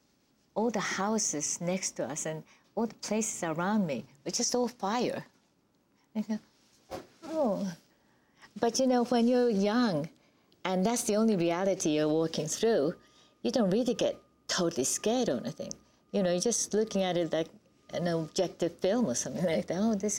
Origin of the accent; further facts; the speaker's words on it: New York, United States; I mean, we come from New York where dust is sort of like a normal situation of the day.